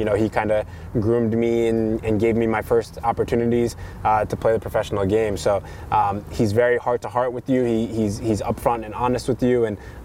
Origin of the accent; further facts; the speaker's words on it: United States; I mean, I think as an American, you have to earn your respect wherever you go.